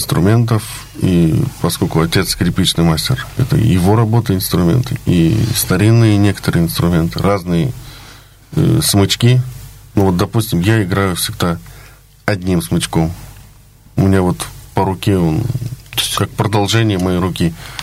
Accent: Moscow, Russia; Мы из Москвы.

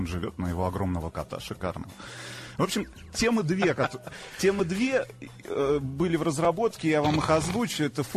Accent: Tajikistan; Знаете, в детстве в Таджикистане не было жевательной резинки.

